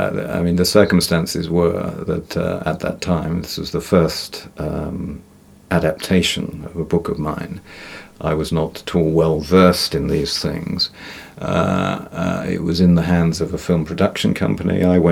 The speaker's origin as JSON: {"language": "English", "region": "London", "country": "United Kingdom", "tie": "born or raised there", "said": "I'm indisputably English, and I come from London. I was born in London, I've lived in London most of my life"}